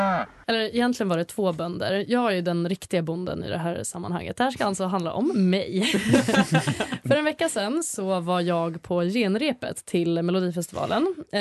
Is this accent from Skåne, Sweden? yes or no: no; Gotland, Sweden; Jag är alltså från Gotland, det måste jag poängtera.